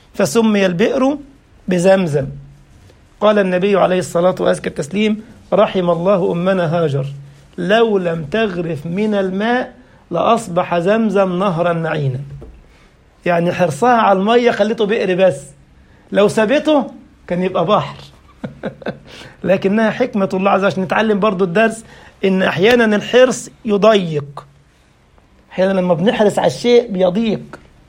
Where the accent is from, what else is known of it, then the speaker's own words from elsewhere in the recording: Egypt; جاله زبون سقع زي ما بيقولوا عندنا في مصر